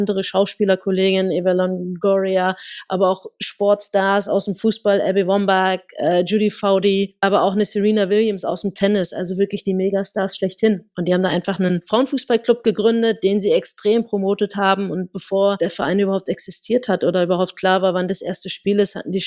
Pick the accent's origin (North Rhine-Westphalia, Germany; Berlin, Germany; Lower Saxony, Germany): Berlin, Germany; ich bin in Berlin groß geworden